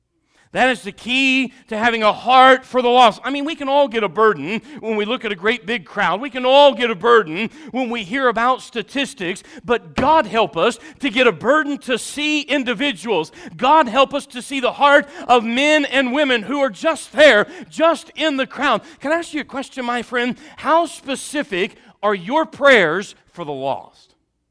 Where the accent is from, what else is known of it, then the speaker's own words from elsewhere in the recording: Ireland; accent: Irish; Now I know some of you caught my Irish accent come out of that because I saw you.